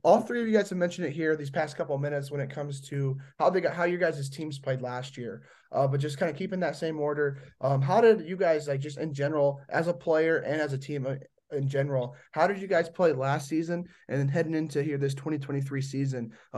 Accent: Indiana, United States; I'm from Indiana, and our classification system is a lot different from a lot of other player states that I've talked to.

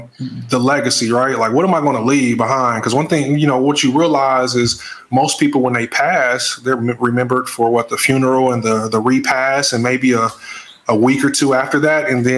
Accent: Kansas City, Kansas, United States; From Wyandotte County, Kansas City, Kansas.

